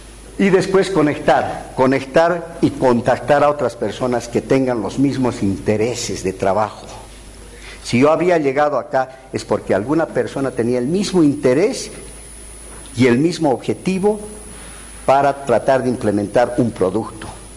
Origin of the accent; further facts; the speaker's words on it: Bolivia; ese sistema para mí como boliviano era lo más importante